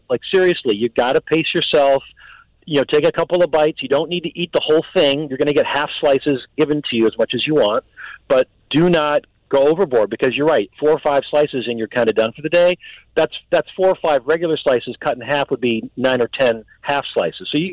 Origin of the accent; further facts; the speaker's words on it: Chicago, Illinois, United States; And that's why I come out here as a Chicagoan